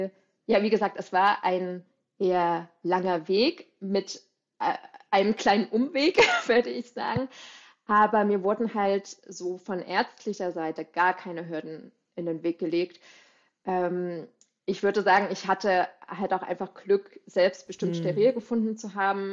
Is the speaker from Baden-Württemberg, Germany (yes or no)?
no; Saxony, Germany; also ich komme halt aus Sachsen, so aus Nähe des Erzgebirges. Und da ist es einfach noch etwas konservativer.